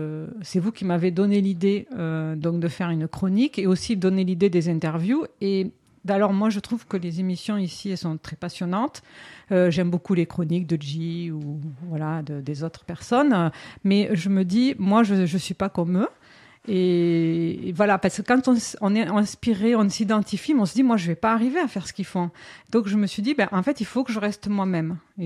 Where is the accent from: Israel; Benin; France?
France; South-West France; accent: South-West France; je suis originaire du Sud-Ouest, je ne sais pas si on l'entend avec mon accent.